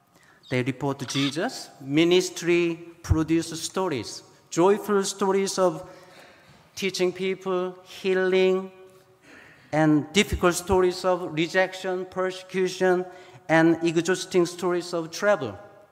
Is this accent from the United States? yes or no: no; South Korea; And growing up in Korea, the people devote themselves to fellowship around the table.